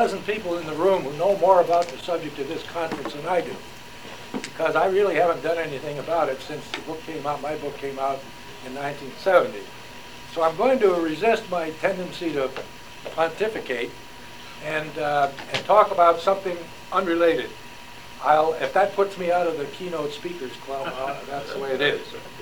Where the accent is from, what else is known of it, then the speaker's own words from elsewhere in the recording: Warren, Pennsylvania, United States; I grew up in Warren, PA, Warren, Pennsylvania, a town of 14,000 people in the northwestern corner of the state.